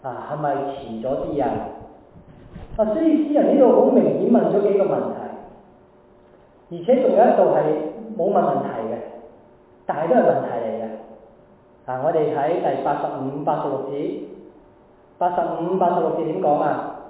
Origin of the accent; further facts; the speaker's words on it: Hong Kong; 我们中国人香港人就是等到颈都长啊